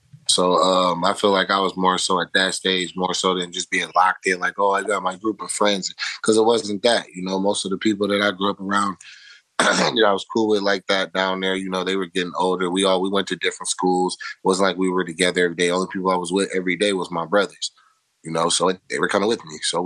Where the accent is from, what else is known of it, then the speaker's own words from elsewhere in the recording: Cope, Illinois, United States; also born or lived in Chicago; I grew up in a combination of a couple of places. I was born in Chicago, moved from Chicago when I was still like a toddler. So I moved down to Southern Illinois, down to Williamson County area. First place we lived was called Cope, Illinois.